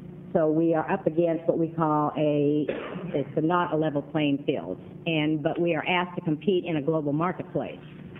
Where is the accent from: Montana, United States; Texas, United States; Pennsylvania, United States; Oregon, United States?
Oregon, United States; Hood River; I'm from Hood River, Oregon, and one of the members of the Tractor Coalition.